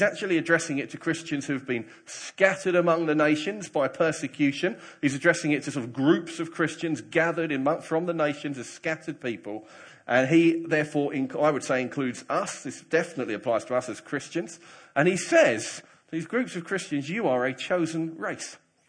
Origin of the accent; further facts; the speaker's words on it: England, United Kingdom; He's Indian, I'm English. He's born and bred in India, I'm born and bred in the UK.